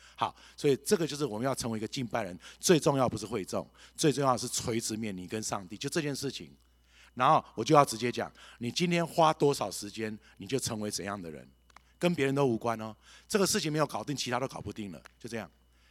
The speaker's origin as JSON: {"language": "Chinese", "country": "China", "said": "我们中国人讲有关系就没关系，没关系就"}